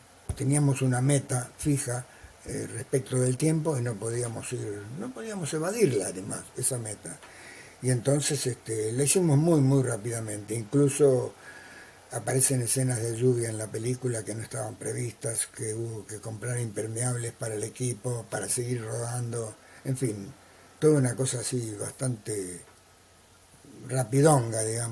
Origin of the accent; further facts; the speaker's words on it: Buenos Aires, Argentina; Yo nací en el Palermo pobre, cuna de cuchilleros y matones.